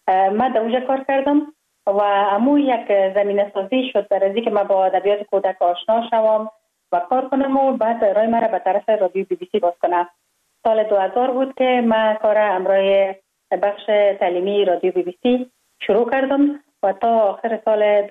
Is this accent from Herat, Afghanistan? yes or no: no; Kabul, Afghanistan; born there; ما خوشبختانه در یک خانواده روشن فکر به دنیا آمدم. در شهر کابل در محله کوتی سنگی تولد شدم.